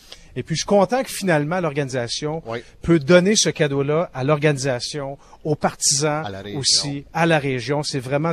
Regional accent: Quebec, Canada; J'ai grandi ici en Outaouais.

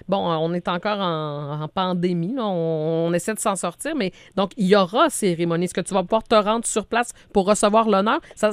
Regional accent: Quebec, Canada; Est-ce que l'avenir est prometteur en course automobile si on parle de chez nous au Québec?

